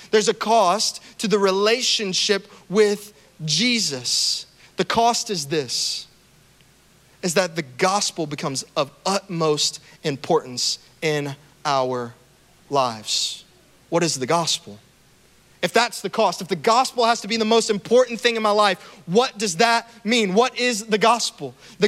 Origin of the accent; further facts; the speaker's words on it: Louisiana, United States; I look up church jobs in my hometown in Louisiana.